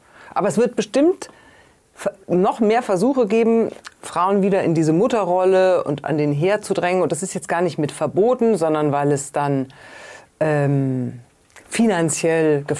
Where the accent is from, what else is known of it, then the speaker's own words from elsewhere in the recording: Munich, Bavaria, Germany; ich bin aufgewachsen am Stadtrand von München in einer gut situierten Gegend und bin aufgewachsen in einer Zeit, in der meine Schulgeneration vollkommen unpolitisch war.